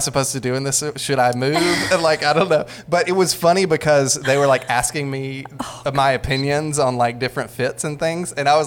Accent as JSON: {"language": "English", "region": "Alabama", "country": "United States", "said": "I sort of get this impulse, though, because I'm from the South and like Southeast Alabama."}